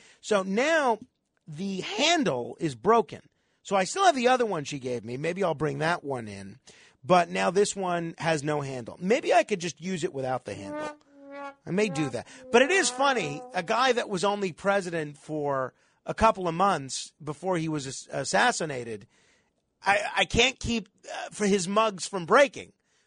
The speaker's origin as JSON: {"language": "English", "region": "New York", "country": "United States", "tie": "born or raised there", "said": "And I chose not to pursue it because I love living in New York. Honestly, this is my hometown."}